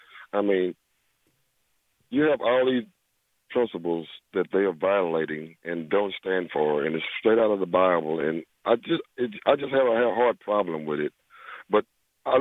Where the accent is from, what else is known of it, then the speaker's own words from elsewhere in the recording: Mississippi, United States; I'm from Mississippi, so congratulations.